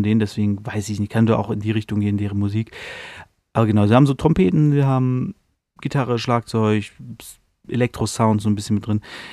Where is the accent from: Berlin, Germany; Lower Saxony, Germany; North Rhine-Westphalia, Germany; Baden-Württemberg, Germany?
Lower Saxony, Germany; Hanover; was halt für mich als Hannoveraner immer ganz witzig ist